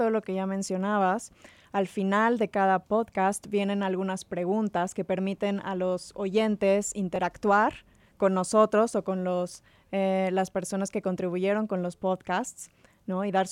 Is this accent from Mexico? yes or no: yes; Mexico; Para mí como mexicana